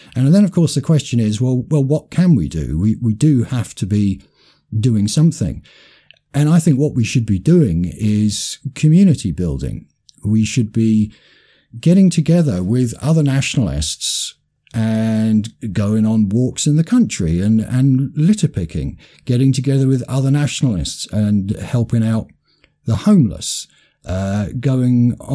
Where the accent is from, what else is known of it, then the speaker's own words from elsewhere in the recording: United Kingdom; Why is it always these drunken louts that are talking about the matters that we are concerned about as Indigenous British people?